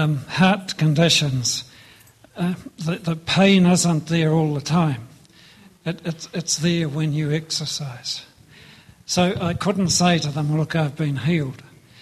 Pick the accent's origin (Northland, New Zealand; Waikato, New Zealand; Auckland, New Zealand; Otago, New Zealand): Waikato, New Zealand; Hamilton; and I'm from Hamilton here.